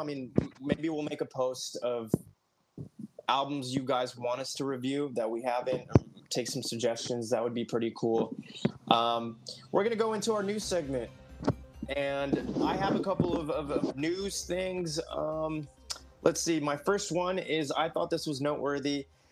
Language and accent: English; California, United States; we're from the Inland Empire, California, which is really close to LA County.